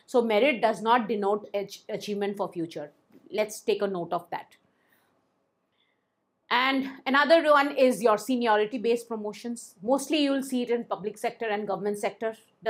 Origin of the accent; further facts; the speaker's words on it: Nashik, Maharashtra, India; I want to go back to Nasik, and Nasik is my hometown. So if required, I can come anytime from Nasik to Mumbai